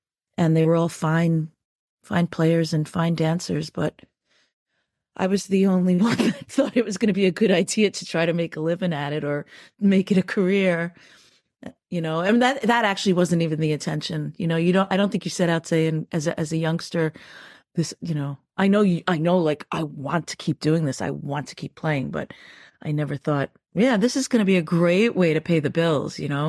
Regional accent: New York, United States; I feel like I grew up Irish in New York, but there's also the other side of me that's 100% New Yorker

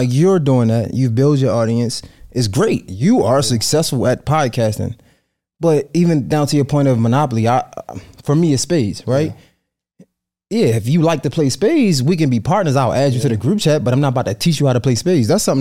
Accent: Baltimore, Maryland, United States; Yeah, I'm just from Baltimore. I'm still rough around the edges a little bit.

